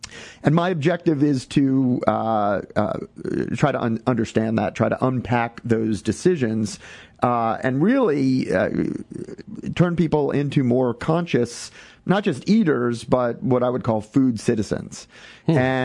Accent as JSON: {"language": "English", "region": "New York", "country": "United States", "said": "I'm from New York. We didn't have nature when I was growing up, but we did have food and we did have politics."}